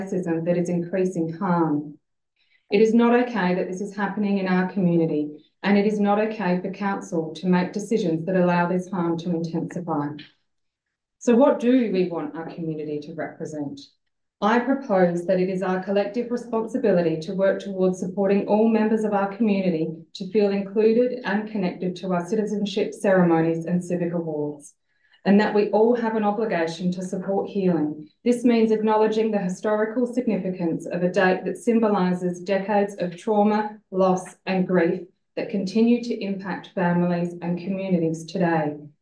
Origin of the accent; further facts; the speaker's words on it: South Australia, Australia; I was born and raised in the Adelaide Hills, where I now raise my family. I have English, Scottish, French, and German heritage.